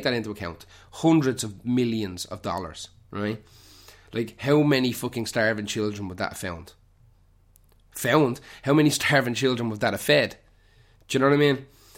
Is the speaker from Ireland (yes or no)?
yes; Ireland; It's hard for me, like, being Irish, watching programmes and movies about the Civil War.